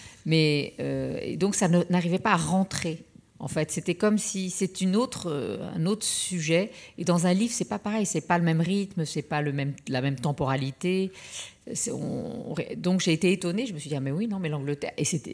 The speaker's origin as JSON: {"language": "French", "country": "France", "said": "je suis française, heureusement, je suis née dans un autre pays, mais je suis française"}